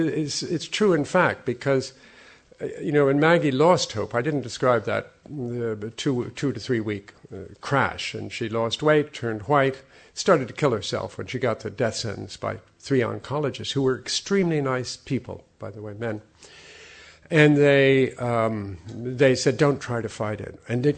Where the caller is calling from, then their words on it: Scotland, United Kingdom; And I said, yeah, I'm calling from Scotland.